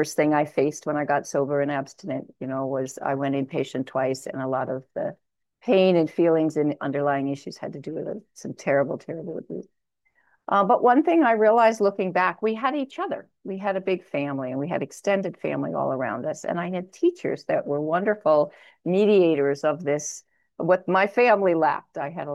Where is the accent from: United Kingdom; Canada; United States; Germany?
United States; New York; also born or lived in Tennessee; I grew up in New York and I lived in Tennessee, and now I'm out here. And I've noticed that sometimes when I go back to certain memories and time periods, I lapse into the accent.